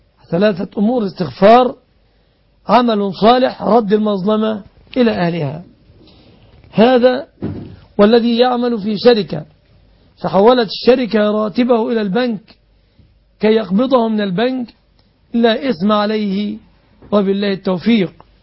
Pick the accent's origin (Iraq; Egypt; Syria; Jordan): Egypt; الدية تقديرها عندنا في مصر على وجه التقريب 36.5 كيلوغرام من الفضة